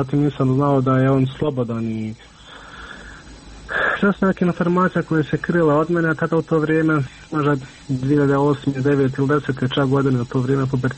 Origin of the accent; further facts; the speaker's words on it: Miljevina, Republika Srpska, Bosnia & Herzegovina; mi smo svi gore iz Miljevine